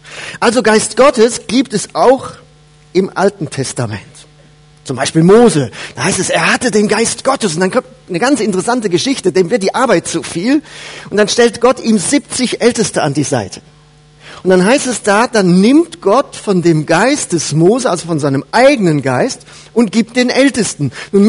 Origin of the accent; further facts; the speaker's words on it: North Rhine-Westphalia, Germany; Ich komme ja aus dem Siegerland und da versteht man das.